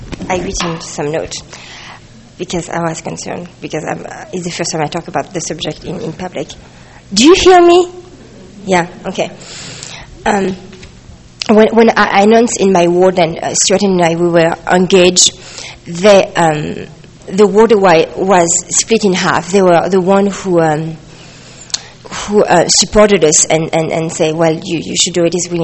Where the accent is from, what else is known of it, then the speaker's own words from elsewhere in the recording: Paris, Île-de-France, France; English is a second language; moved away as an adult; now in Utah, United States; Well, I'm from Paris, France, and I've been living in Utah for 3 years now.